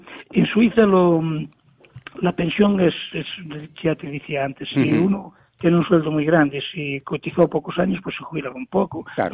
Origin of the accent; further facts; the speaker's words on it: Pantón, Galicia, Spain; moved away as an adult; De Pantón. Yeah. Yo soy de Pantón. Soy de Pantón con el límite de Monfort. ¿Eh? Sí. Yo soy del último pueblo de Pantón, limitando con Monfort. Pero bueno, soy de Pantón y muy orgulloso de ser de Pantón. Me marché de aquí con 23 años, me fui para Suiza.